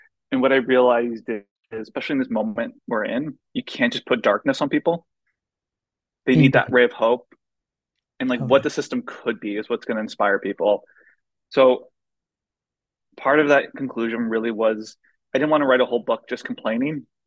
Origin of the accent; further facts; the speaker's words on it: Cedar Rapids, Iowa, United States; Yeah, so I'm from Cedar Rapids, Iowa. I grew up there, went to college at Grinnell in Iowa, went to grad school at University of Wisconsin-Madison.